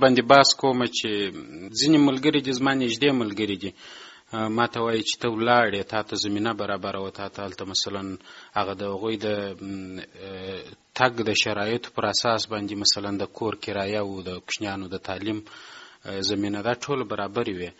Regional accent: Afghanistan; که زه چیرې وایم چې زه د افغانستان یم یا د افغانستان د افغان په نوم یادېږم

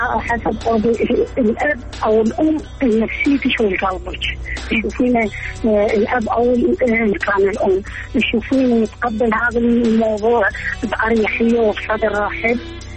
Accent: Maysan, Iraq; من محافظة ميسان،

